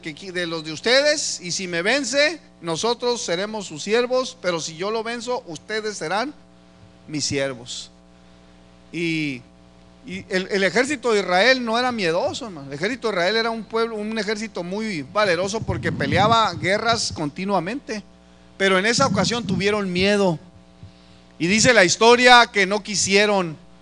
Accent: Mexico; no se los voy a decir como psicólogo, sino como mexicano

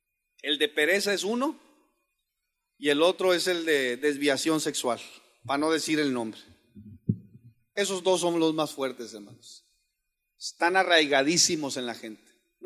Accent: Mexico; Desgraciadamente nosotros traemos un estigma como mexicanos que hay mucha pereza en México.

